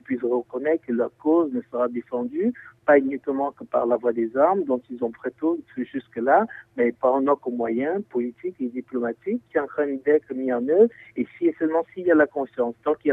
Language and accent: French; Chad; en tant que Tchadien, en tant que membre de l'ethnie Zagawa